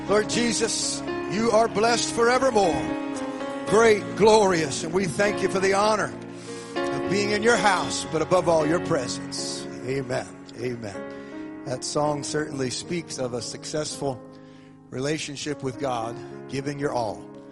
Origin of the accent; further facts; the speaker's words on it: St. Louis, Missouri, United States; When I grew up in South St. Louis, I attended Horace Mann Elementary School